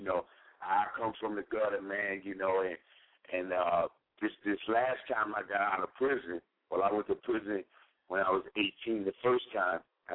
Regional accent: Mobile, Alabama, United States; also born or lived in New York; I'm from New York originally, but I was raised in Mobile, Alabama.

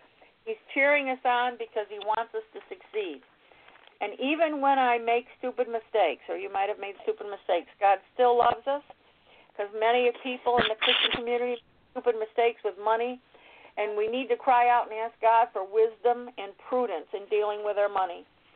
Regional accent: Pennsylvania, United States; I'm from Pennsylvania, too. So, and I used to live outside of Pittsburgh, actually, Greensburg, Pennsylvania.

